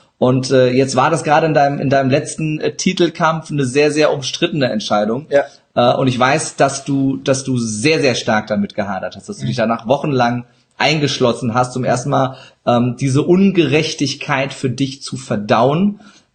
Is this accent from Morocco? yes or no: no; Turkey; German is a second language; Ich sage auch immer, ich bin Türke.